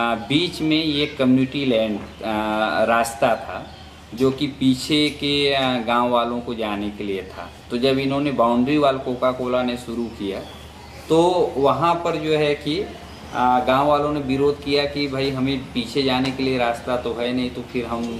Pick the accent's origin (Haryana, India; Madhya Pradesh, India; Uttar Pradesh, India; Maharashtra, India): Uttar Pradesh, India; Mehdiganj; और मैं मेहदीगंज नागेपुर का निवासी हूँ।